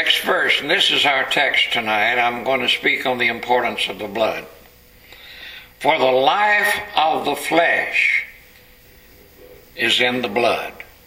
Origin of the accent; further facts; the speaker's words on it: Texas, United States; Remembering back to the time when I was raised in East Texas in the Depression days, in the fall of the year, we had hog killing.